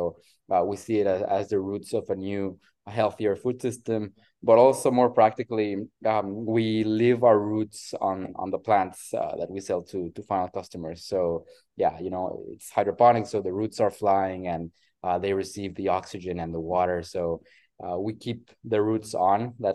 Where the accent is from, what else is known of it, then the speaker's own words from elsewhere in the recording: Tijuana, Baja California, Mexico; also born or lived in United States / Germany / Australia / Italy; I'm a human being born and raised in Mexico, in Tijuana, Baja California, and with a large, I would say, travel background in terms of having lived in the US for a while, in Germany, in Australia, in Italy.